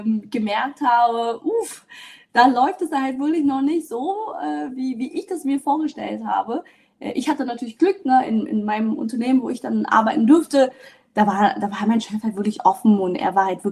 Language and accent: German; Cottbus, Brandenburg, Germany; also born or lived in Dresden; ich bin in Cottbus dann quasi aufgewachsen mit meinen Eltern und dann bin Richtung Dresden, ne, um zu studieren.